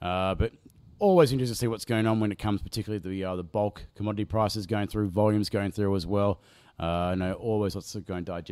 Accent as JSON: {"language": "English", "town": "Lindfield", "region": "New South Wales", "country": "Australia", "tie": "born or raised there", "said": "used to have an Ample in my local hood in Linfield where I grew up."}